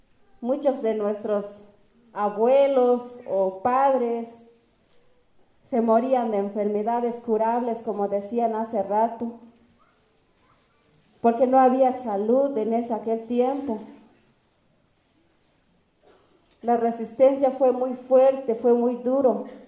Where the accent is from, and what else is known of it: Morelia, Chiapas, Mexico